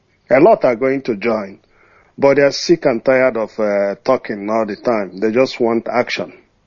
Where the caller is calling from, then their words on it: Australia; I'm calling from Australia.